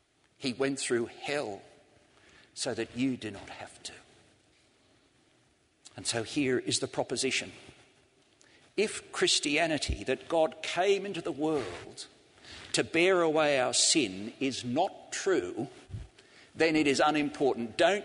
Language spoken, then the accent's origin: English; Sydney, New South Wales, Australia; When I was growing up in Australia, my parents sent me to Sunday school. That seemed so unfair to me. We lived on the beach at Coogee in Sydney's eastern suburbs